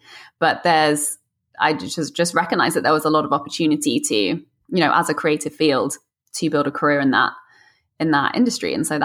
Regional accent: South East England, United Kingdom; So I grew up just outside of London, and the theater in that part of the world is just incredible.

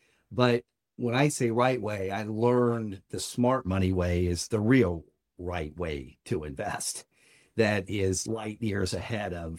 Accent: Atlanta, Georgia, United States; We're from the Atlanta area, and he's actually taking a class that's on personal finances.

